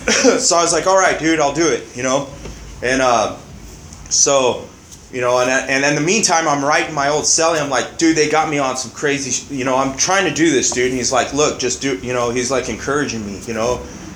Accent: California, United States; I'm from the Inland Empire area.

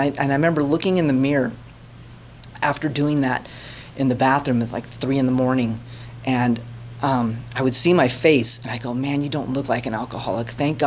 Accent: San Jose, California, United States; I finished Cal Poly, and I went back to where I was raised in San Jose.

